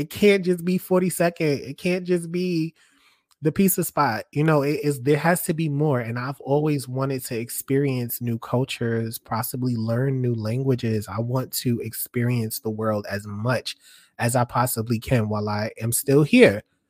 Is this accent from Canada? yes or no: no; New York, United States; You know, I am a New Yorker and I feel like I'm going to hustle like a New Yorker anywhere that I go.